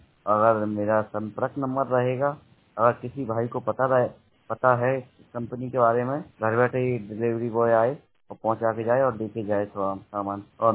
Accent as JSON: {"language": "Hindi", "town": "Budaun", "region": "Uttar Pradesh", "country": "India", "said": "और हम जिला बदायूं से हैं"}